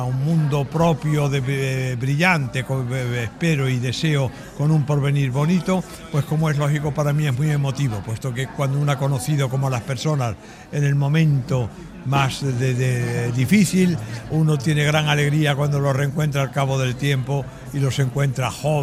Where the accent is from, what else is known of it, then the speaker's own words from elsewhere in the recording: Spain; Y como europeo, precisamente he sido testigo en mi cultura de todo lo que debemos a otras culturas. Yo soy español